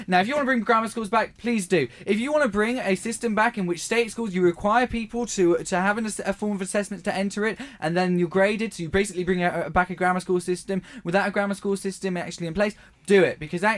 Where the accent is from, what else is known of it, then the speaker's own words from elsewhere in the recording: Leeds, Yorkshire and the Humber, United Kingdom; because that's the only accent I can do. And I'm from Leeds